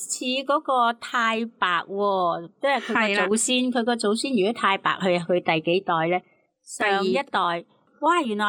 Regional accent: China; 以前咧，我哋中国人咧讲天人合一噶嘛。

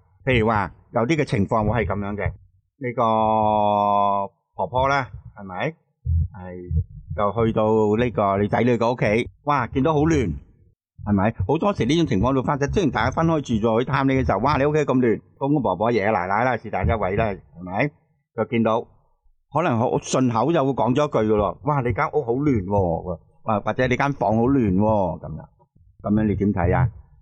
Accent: China; 我哋中国人有一句说话嘅

